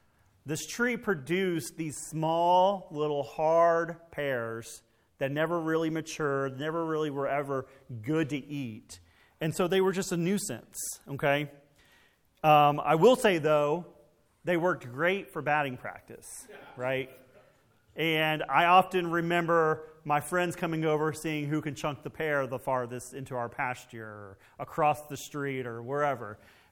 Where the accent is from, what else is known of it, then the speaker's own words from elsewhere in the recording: Scurry, Texas, United States; when I was a boy growing up in Scurry, Texas, out in the middle of nowhere, just south of Dallas, we had a pear tree in our front yard.